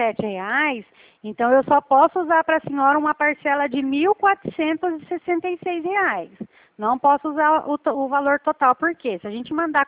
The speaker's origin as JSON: {"language": "Portuguese", "region": "Paraná", "country": "Brazil", "said": "eu também sou do Paraná, mas eu sou aqui já já quase da divisa com São Paulo."}